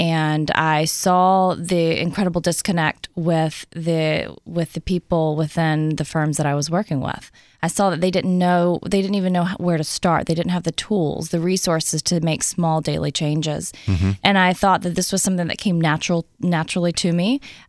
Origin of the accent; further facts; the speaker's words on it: Gulf Coast, United States; Actually, no. I grew up in the Gulf Coast area.